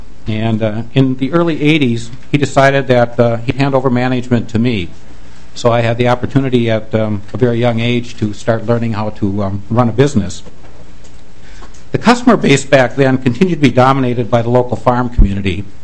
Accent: New Market, Minnesota, United States; I grew up in New Market, Minnesota, which is about halfway between Minneapolis and Faribault. And back then it was a farming community. So I grew up in a town of 210 people, very simple life at that point.

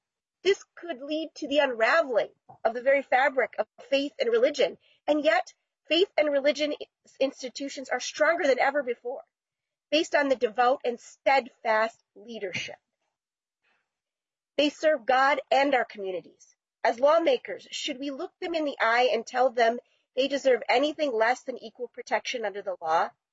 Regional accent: Minnesota, United States; The Minnesota State Constitution is a reflection of who we are as a state, our values as Minnesotan

